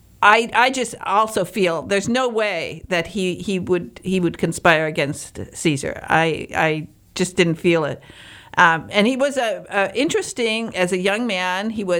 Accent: Michigan, United States; We do that up in Michigan. I'm from Northern Michigan, and we have a whole county of cousins.

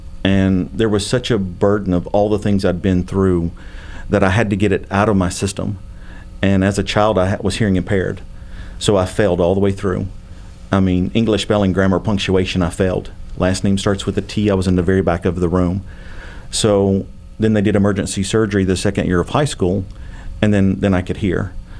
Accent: Tennessee, United States; also born or lived in Nashville; I did. I was raised in Northeast Tennessee.

